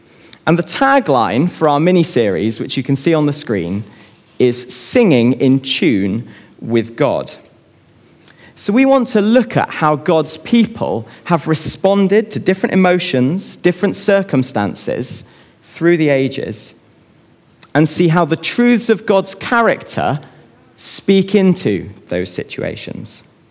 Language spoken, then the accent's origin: English; Bristol, South West England, United Kingdom; I grew up in Bristol, and I remember feeling really excited about the prospect of going to university